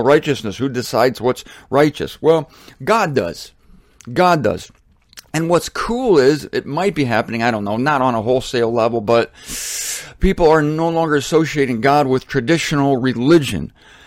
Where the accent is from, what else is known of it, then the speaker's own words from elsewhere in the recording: Canton, Ohio, United States; Am I not proud of my hometown of Canton, Ohio, where I went to school?